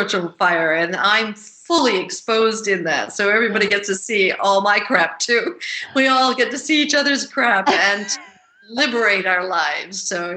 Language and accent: English; New York, United States; I'm a New Yorker.